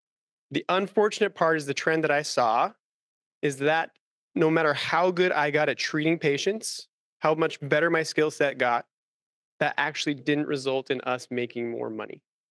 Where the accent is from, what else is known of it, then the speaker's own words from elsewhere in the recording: Salt Lake City, Utah, United States; We're from Utah, so the Salt Lake area.